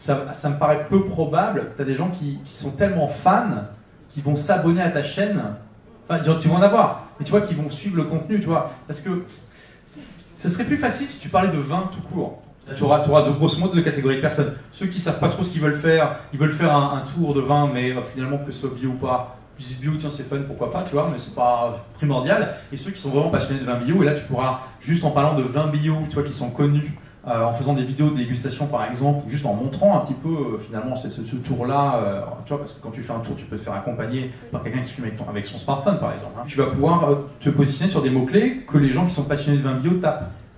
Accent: France; accent: French; moi, j'ai un gros accent français quand je parle anglais.

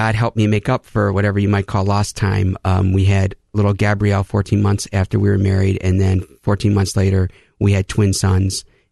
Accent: Euclid, Ohio, United States; But I grew up in Euclid, Ohio.

